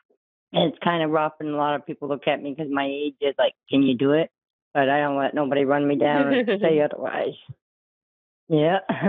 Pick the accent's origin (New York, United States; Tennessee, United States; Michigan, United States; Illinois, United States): New York, United States; now in Yankton, United States; I'm originally from New York, but been living here the last 28 years.